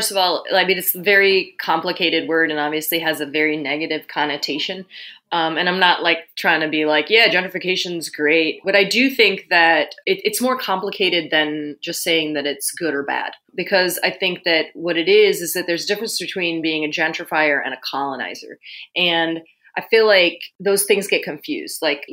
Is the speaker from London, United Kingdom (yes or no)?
yes; London, United Kingdom; born there; because I was born in London.